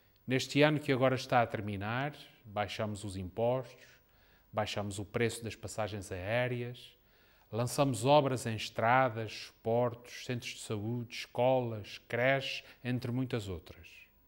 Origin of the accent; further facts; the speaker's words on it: Azores, Portugal; nesta terra somos nós açorianos que definimos o nosso futuro